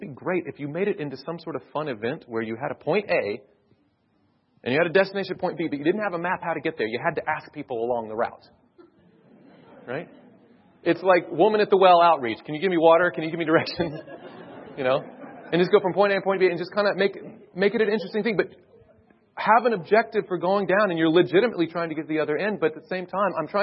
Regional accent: United States; I was in Switzerland with him, and I was from the States

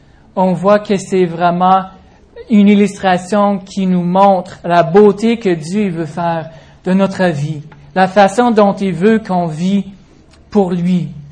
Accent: Georgia, United States; French is a second language; now in Canada; Moi, je viens de la Géorgie, alors c'est juste en haut de la Floride, puis il fait quand même beaucoup plus chaud qu'ici.

